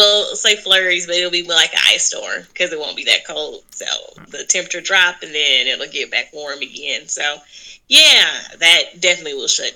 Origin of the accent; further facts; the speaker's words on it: St. Louis, Missouri, United States; now in Texas, United States; I'm not a native Texan myself. I'm from St. Louis originally, so I've been here 12 years.